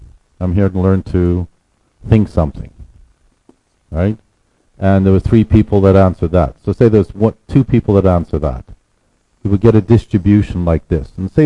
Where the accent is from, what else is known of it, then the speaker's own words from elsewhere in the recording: Canada; I come from Canada, I've worked in Sweden and Norway, and I have Ukrainian background.